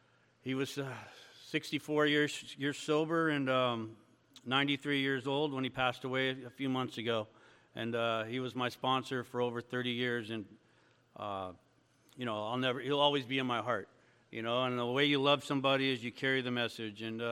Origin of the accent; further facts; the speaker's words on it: Torrance, California, United States; I grew up in Torrance, South Bay area.